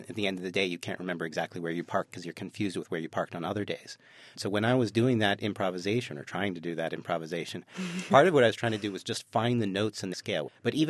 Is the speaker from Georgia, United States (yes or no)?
no; Baltimore, Maryland, United States; And I went to my hometown in Baltimore.